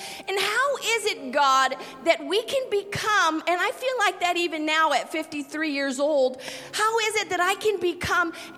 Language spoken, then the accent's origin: English; Los Angeles, California, United States; because I'm from California and I was raised in Los Angeles.